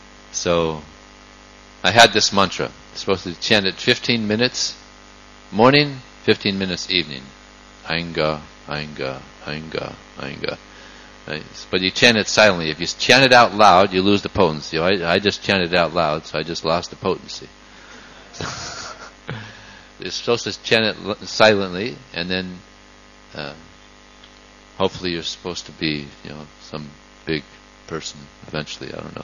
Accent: California, United States; I grew up in Southern California, USA.

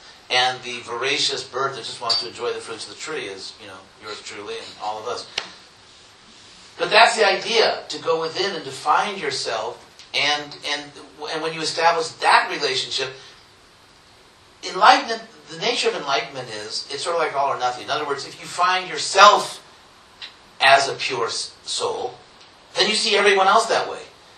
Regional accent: Los Angeles, California, United States; I'm from Los Angeles, and for some time I lived very close to UCLA

